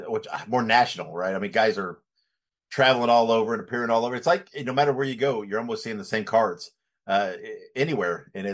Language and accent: English; Indiana, United States; I grew up in Indiana, and in Indiana, everybody knew Dick the Bruiser, right?